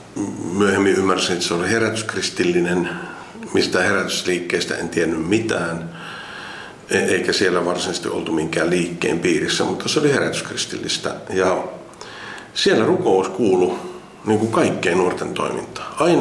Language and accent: Finnish; Keuruu, Central Finland, Finland; mä oon Keurulta kotoisin ja äiti elää siellä vieläkin.